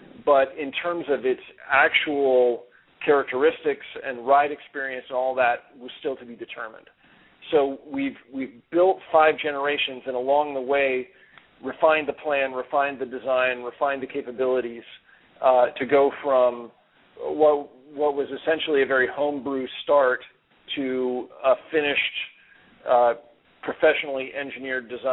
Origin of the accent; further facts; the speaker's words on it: Eugene, Oregon, United States; I'm from Eugene originally. I was born here, grew up, went to South Eugene High School, and then went off to Berkeley for school.